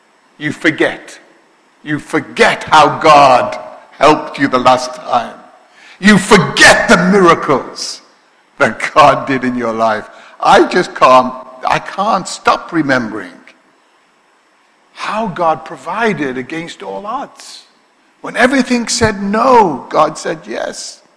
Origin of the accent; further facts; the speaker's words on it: Liverpool, North West England, United Kingdom; said, "We all know where you're from, don't we?" I said, "What's that?" "Liverpool." And started to mock my accent.